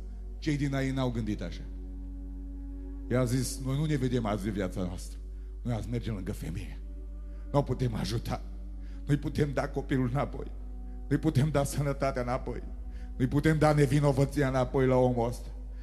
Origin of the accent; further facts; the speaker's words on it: Sovata, Mureș County, Romania; Eu vin din Sovata.